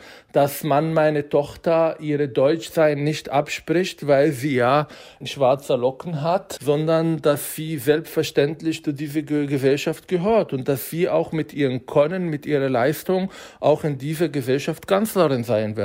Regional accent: Israel; now in Germany; woher ich komme, wie ich aufgewachsen bin, was ich so in meiner Kindheit erlebt habe, wie war es in Israel, wie war es als Araber in Israel groß zu werden

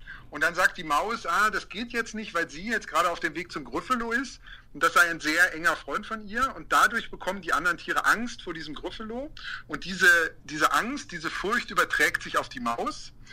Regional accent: Munich, Bavaria, Germany; Für mich als Münchner war der zentrale Unterschied die geografisch-räumliche Nähe

